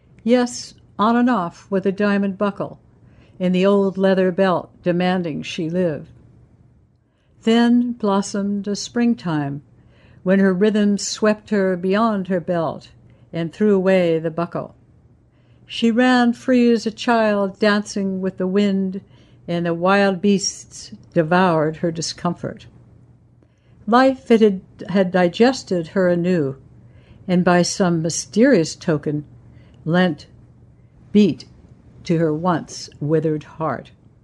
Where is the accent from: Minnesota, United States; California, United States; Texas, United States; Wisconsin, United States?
California, United States; Santa Monica; also born or lived in England; I was born in England, grew up in Santa Monica